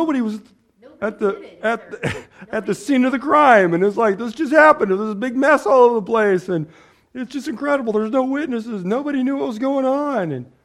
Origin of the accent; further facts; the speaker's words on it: United States; And, you know, I'm an American, right? I'm an American, you know, and that didn't bother me.